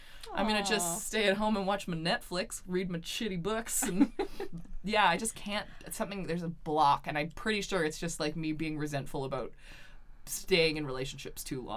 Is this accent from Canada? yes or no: yes; North Delta, British Columbia, Canada; But I grew up in North Delta, and I did not want to take the 312 or the 319.